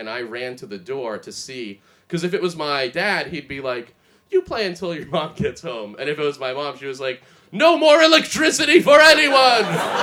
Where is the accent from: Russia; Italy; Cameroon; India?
Russia; I'm an immigrant. I'm from Russia originally, which is it's very cold.